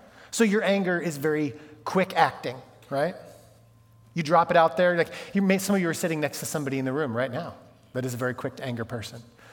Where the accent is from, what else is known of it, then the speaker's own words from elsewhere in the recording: California, United States; because I'm from California, you have to put sugar on strawberries.